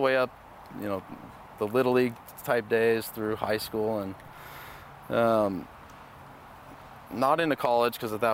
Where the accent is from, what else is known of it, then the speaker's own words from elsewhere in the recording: West Coast, United States; I liked West Coast teams just because I grew up on the West Coast